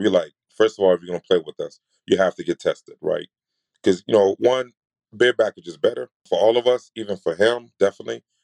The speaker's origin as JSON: {"language": "English", "region": "New York", "country": "United States", "said": "So I'm from New York, right?"}